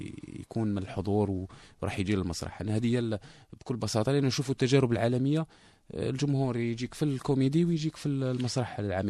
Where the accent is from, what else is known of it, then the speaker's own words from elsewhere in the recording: Algeria; ربما هذه تحدث عندنا في الجزائر